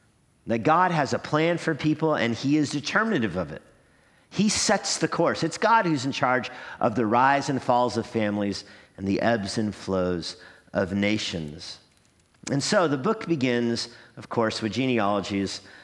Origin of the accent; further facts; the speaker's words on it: New Mexico, United States; So my mom was adopted and my dad was from New Mexico and I'm from New Mexico